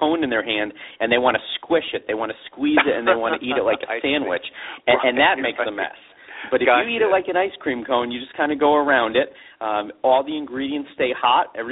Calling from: New Jersey, United States; So I'm in New Jersey right now, which is where we have our corporate office.

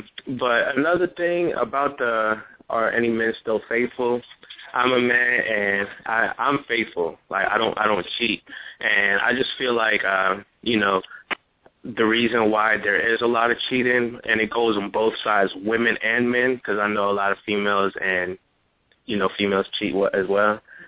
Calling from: Gaithersburg, Maryland, United States; All right, so … I'm calling from Gaithersburg, Maryland.

